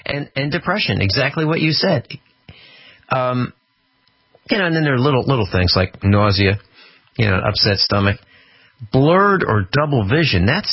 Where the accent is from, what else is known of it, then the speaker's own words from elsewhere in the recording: East Coast, United States; When I was growing up on the East Coast, I lived in a neighborhood, and it was a nice neighborhood.